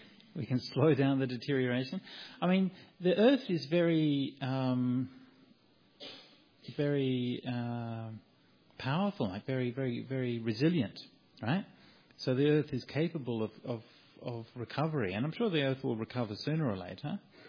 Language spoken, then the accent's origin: English; Bundanoon, New South Wales, Australia; My hometown for many years, Bundanoon, was the first town in the world that banned plastic water bottles.